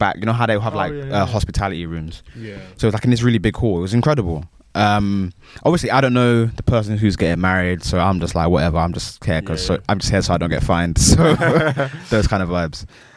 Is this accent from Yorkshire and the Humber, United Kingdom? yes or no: no; Hayes, London, United Kingdom; I had to represent. I'm from Hayes. I have to represent.